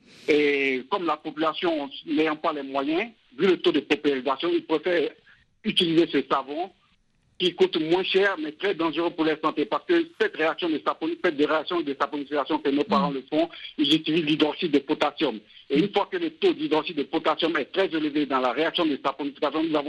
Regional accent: Bouaké, Vallée du Bandama, Côte d’Ivoire; born there; now in Abidjan, Côte d'Ivoire; Je suis né à Boaké, je suis de Tchéné, précisément de Tchéné.

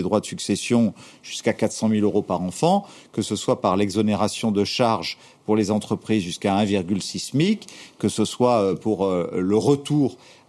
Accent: France

